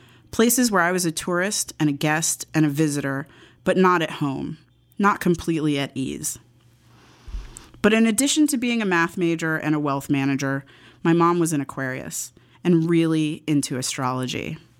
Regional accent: New York, United States; Growing up on the Upper West Side, I was invited to seders and ate bagels and lox and challah like my neighbors and attended a zillion bar mitzvahs. And of course, living in New York

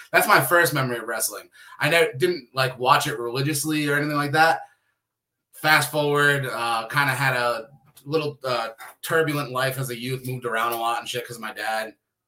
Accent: Fall River, Massachusetts, United States; now in Wisconsin, United States; I'm from Massachusetts. I'm from Fall River, Massachusetts.

